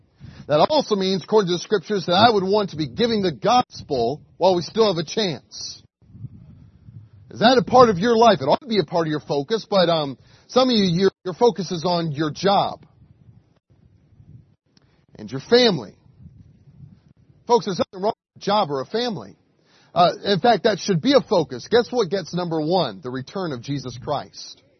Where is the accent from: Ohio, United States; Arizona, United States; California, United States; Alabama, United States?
Alabama, United States; I'm from Alabama where everybody, my wife and I kind of came into Alabama.